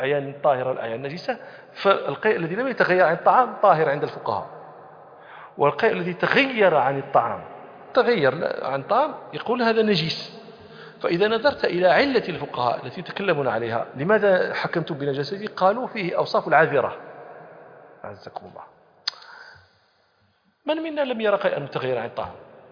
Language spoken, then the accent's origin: Arabic; Morocco; يعني أقول دائما للطلبة عندنا في المغرب